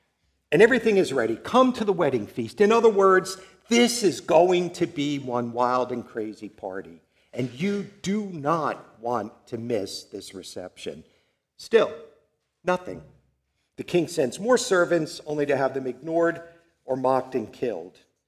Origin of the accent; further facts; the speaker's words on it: Long Island, New York, United States; Now, growing up in Long Island, that's exactly how wedding receptions are.